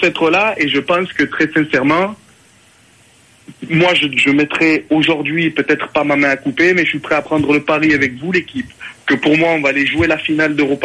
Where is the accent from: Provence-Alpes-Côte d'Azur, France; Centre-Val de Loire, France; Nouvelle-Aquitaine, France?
Provence-Alpes-Côte d'Azur, France; Marseille; moi, personnellement, en tant que Marseillais, on espérait un faux pas de Lyon.